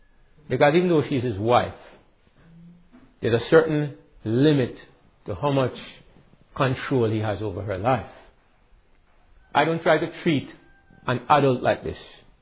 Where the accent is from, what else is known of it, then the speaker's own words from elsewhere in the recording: Jamaica; I'm a Jamaican, but I'm also a Christian.